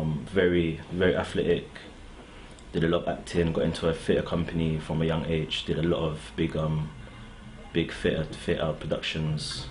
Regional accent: London, United Kingdom; My mother is from South Africa and my dad is from Trinidad, and I was raised in between Tottenham and South London, Battersea. But I was born in Hammersmith Hospital.

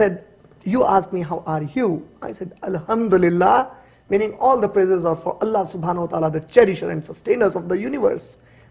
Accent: Hyderabad, Telangana, India; English is a second language; I come from India, from Hyderabad.

